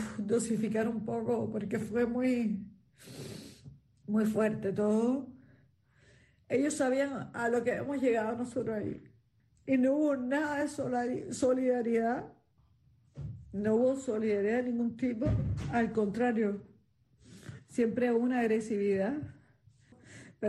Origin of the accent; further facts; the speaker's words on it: Cuba; éramos como 14 cubanos que entramos y nos agredieron.